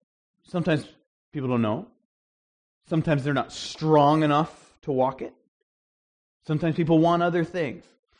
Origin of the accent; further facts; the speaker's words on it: Northeast, United States; And I am from the Northeast.